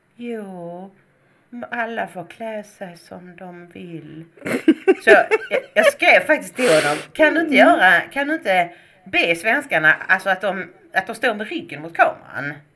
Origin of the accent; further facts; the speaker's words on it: Sweden; Jag är svensk och jag känner mig inte otrygg.